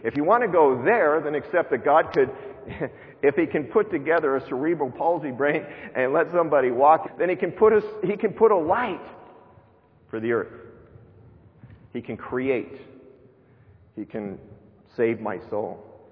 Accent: United States; I was raised in the American public school system.

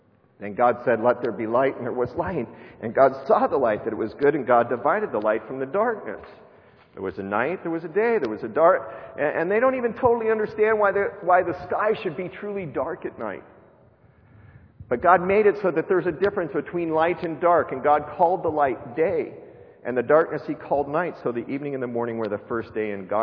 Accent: United States; I was raised in the American public school system.

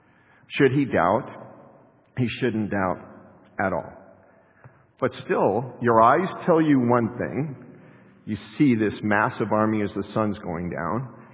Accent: United States; personally, as an American, as this and that and everything, I would hope that our government and anybody else that has any wisdom would be for the Jewish people

